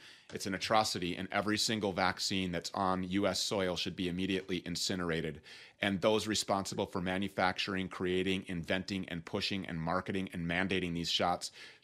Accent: Minnesota, United States; born or raised there

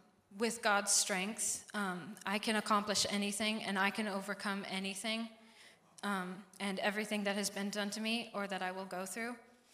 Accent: Oregon, United States; I'm 17, and I'm from Central Oregon.

